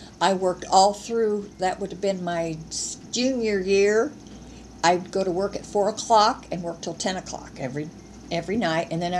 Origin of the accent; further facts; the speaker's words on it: Monticello, United States; born there; And I was born to them on February the 29th. 1936, in a little house, farmhouse southeast of Monticello, around 4 miles